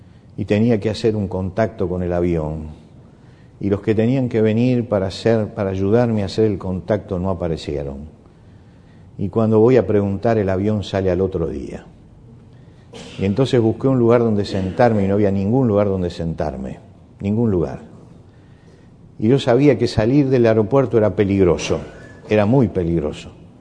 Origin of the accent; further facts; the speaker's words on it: Peru; Disculpe, vengo del Perú y no sé si decir carro o coche.